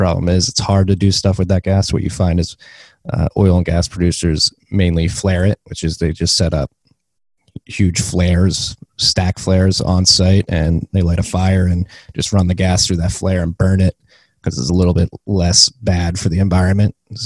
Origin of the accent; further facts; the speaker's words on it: United States; And then as an American, I think it's important because I believe that Bitcoin will be a very crucial and important technology